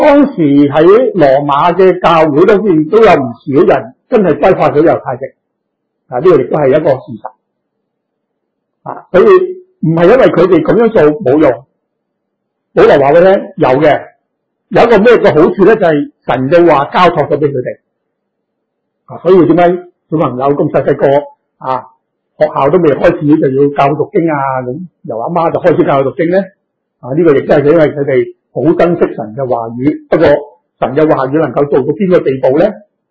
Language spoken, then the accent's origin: Cantonese; China; 宗教即系我哋中国人都一样嘅，系嘛？